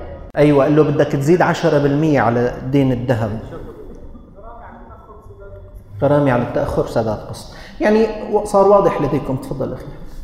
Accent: Syria; لأنه الصيف 4 أشهر عندنا في سوريا

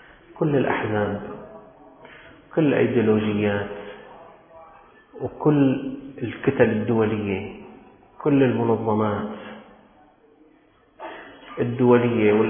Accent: Syria; نحن من الشام، نحن مسلمين، نحن من المالكي

